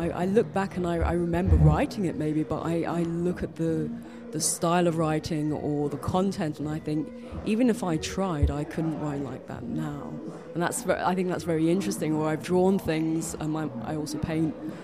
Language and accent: English; London, United Kingdom; So I grew up in London